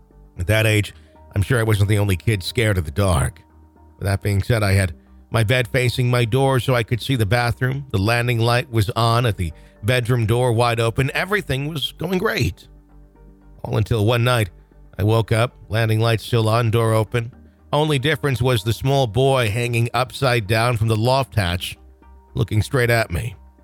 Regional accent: Canterbury, South East England, United Kingdom; I'm 31 from Canterbury, England.

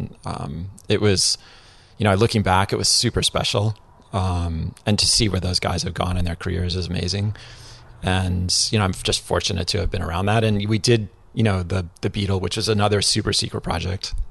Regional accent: Connecticut, United States; I grew up in Connecticut.

